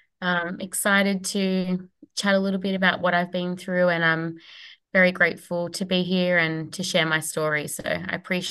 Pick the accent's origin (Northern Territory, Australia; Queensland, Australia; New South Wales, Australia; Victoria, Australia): New South Wales, Australia; Sydney; I'm from Sydney in Australia. I'm just turned 31